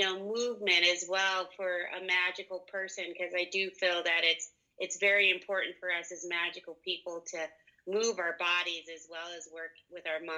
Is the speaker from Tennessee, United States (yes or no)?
no; California, United States; So I was born in the 60s, and I was raised in Southern Cal in the 70s, which was a very magical place.